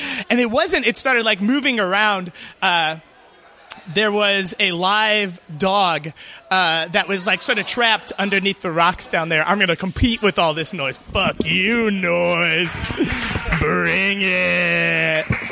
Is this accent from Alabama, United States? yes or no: no; Chicago, Illinois, United States; I grew up in Chicago, and a friend of mine that grew up here